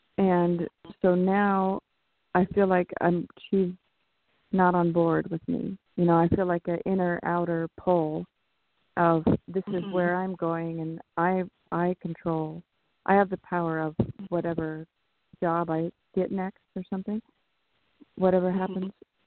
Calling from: California, United States; from California.

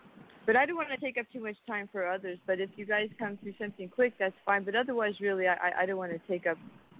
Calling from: Maui, Hawaii, United States; I'm calling from Maui.

